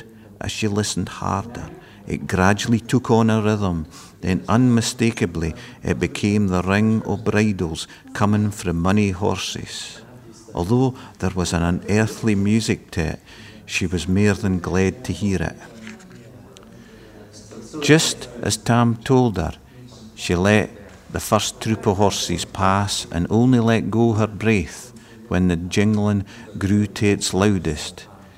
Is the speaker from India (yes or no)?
no; Scotland, United Kingdom; first language Scots; English is a second language; It's my first language. You know, it's the language he spoke before he went to the school.